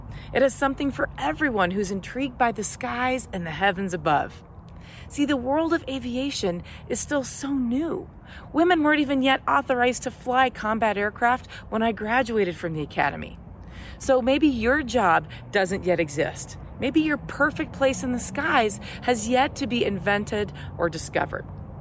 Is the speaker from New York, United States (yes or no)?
no; Colorado, United States; flying missions all over the world as a combat mission-ready F-16 fighter pilot from my home state of Colorado, USA.